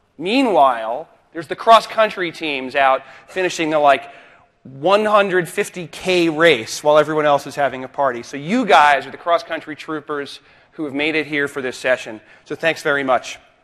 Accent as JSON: {"language": "English", "town": "Boston", "region": "Massachusetts", "country": "United States", "said": "As I said, I am from Boston, Massachusetts. How many of you have never been to Boston?"}